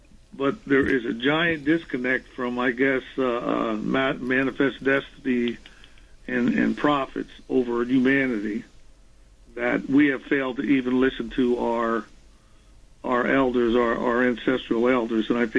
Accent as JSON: {"language": "English", "region": "New York", "country": "United States", "said": "as New Yorker speaking"}